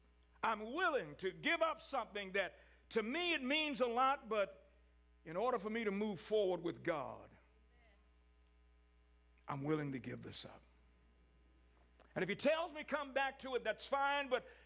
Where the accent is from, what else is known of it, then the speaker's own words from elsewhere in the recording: Virginia, United States; I was born in Charlotte County and raised up in Halifax County, which people considered, you know, if you go look at it on the demographics, two of the poorest counties in the state of Virginia